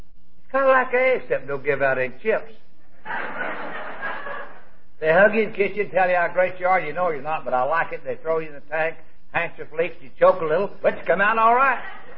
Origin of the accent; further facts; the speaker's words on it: Texas, United States; I was raised in Texas. We have dry counties where they don't believe in anything.